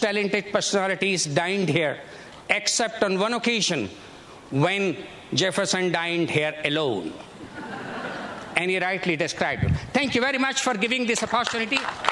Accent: India; I came all the way from India to attend this program.

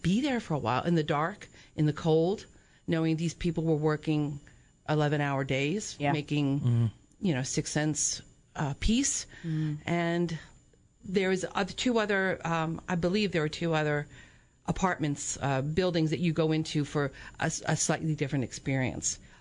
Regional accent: New Jersey, United States; And there is a custom in that area. I grew up in New Jersey, in which Halloween or the night before you go out and do mischief.

